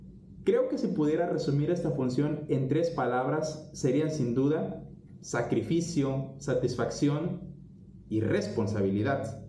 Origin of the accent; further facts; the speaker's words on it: Tamaulipas, Mexico; also born or lived in Veracruz; Soy veracruzano por nacimiento, pero adoptado desde niño, como muchos de ustedes, por esta maravillosa tierra tamaulipeca. Aquí crecí, aquí estudié, aquí vivo